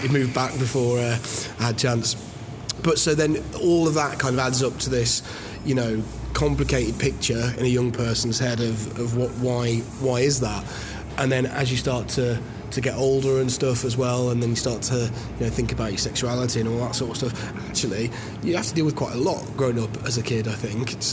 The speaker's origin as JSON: {"language": "English", "town": "Wolverhampton", "region": "West Midlands", "country": "United Kingdom", "tie": "born or raised there", "said": "Yeah, so grew up in Wolverhampton in the West Midlands."}